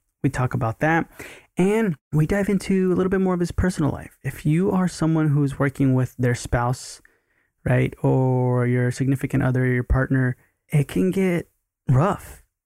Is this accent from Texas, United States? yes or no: yes; Rosenberg, Texas, United States; also born or lived in Sugar Land; now in Los Angeles, United States; I'm from Rosenberg, Richmond. Then we moved to Sugar Land. So that's why I was like, oh, okay. Houston.